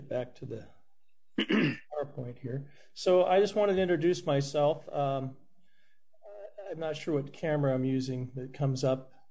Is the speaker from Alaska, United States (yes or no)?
yes; Anchorage, Alaska, United States; also born or lived in Nome; I'm from Anchorage, Alaska, and I also lived in Nome. My family's history lineage is from the Nome area, Bering Straits area.